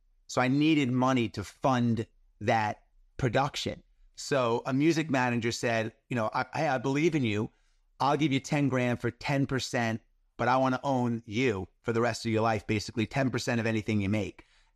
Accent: New York, United States; Well, I grew up in New York in the 80s when rap and hip hop was starting to emerge in a bigger way

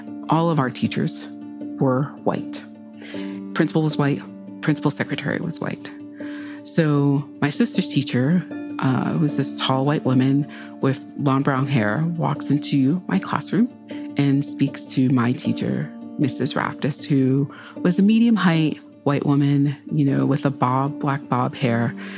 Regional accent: Paris, Île-de-France, France; Oldest of four, two sisters and a brother, four of us, three different dads. We were raised in Paris.

